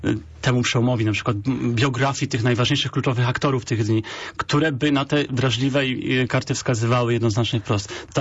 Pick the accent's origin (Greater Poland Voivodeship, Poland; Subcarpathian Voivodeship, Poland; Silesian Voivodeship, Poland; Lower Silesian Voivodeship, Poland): Greater Poland Voivodeship, Poland; Poznań; To jest bardzo istotne dla nas, dla poznaniaków